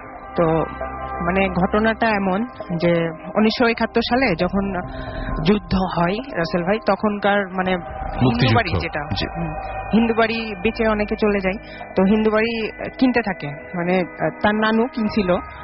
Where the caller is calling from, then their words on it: Rajshahi, Rajshahi Division, Bangladesh; আমি 9টা থেকে আসছিলাম রাজশাহী থেকে।